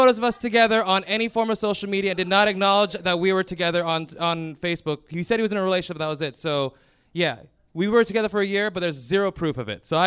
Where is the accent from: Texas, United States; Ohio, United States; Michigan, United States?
Ohio, United States; I will say I'm from Ohio every single time.